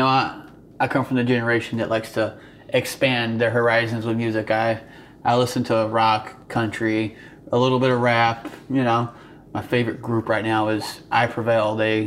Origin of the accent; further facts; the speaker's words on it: Atlanta, Georgia, United States; I grew up around Atlanta in Georgia, you know. Went to high school closer south to Florida. It was about 45 minutes from the Florida-Georgia line.